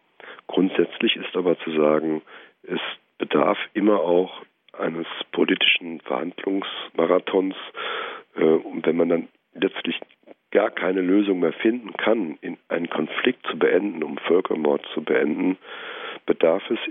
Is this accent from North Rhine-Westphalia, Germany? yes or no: no; Berlin, Germany; ich komme hier aus Berlin